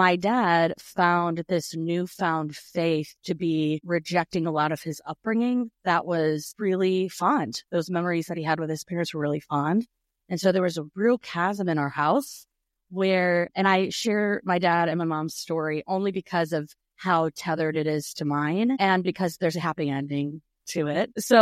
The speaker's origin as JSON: {"language": "English", "town": "Austin", "region": "Texas", "country": "United States", "tie": "born there", "said": "I was born in Austin, Texas, and my parents are both from Chicago."}